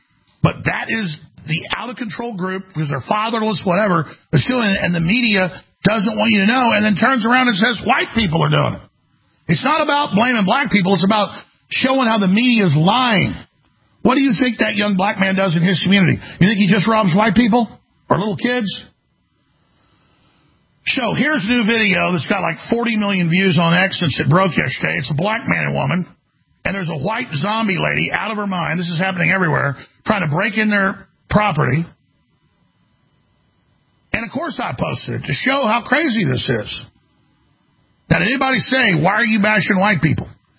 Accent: Dallas, Texas, United States; I say Dallas, I'm from Dallas.

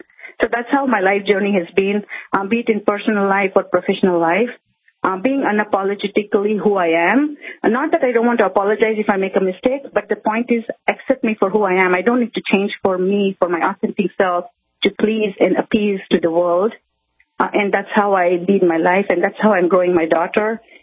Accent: India; English is a second language; moved away as an adult; now in United States; So I come from India, and I moved to the United States when I was 21. So growing up in India, like I was like growing up in 80s, 90s India as a little child

